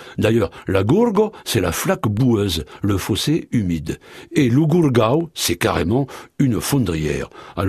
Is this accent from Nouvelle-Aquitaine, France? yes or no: yes; Périgueux, Nouvelle-Aquitaine, France; chez nous, à Périgueux